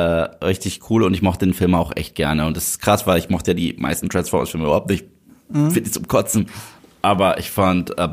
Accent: Germany; Und dann, du hörst dich nicht deutsch an. Habe ich gesagt, doch bin ich.

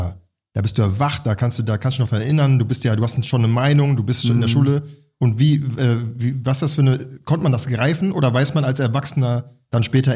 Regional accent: Düsseldorf, North Rhine-Westphalia, Germany; now in Berlin, Germany; ich bin da 13 Jahre hier, aber ich fühle mich hier nicht zu Hause so. Also mein Zuhause, meine Heimat ist Düsseldorf.

